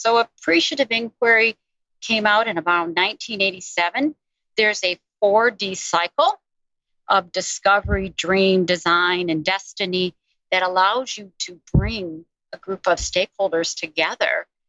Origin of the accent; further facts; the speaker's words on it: Detroit, Michigan, United States; So imagine this. I grew up in Detroit, Michigan.